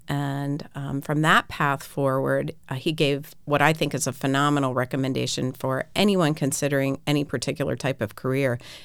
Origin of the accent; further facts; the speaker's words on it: Darlington, Maryland, United States; I grew up here in Harford County in okay. Darlington, Maryland.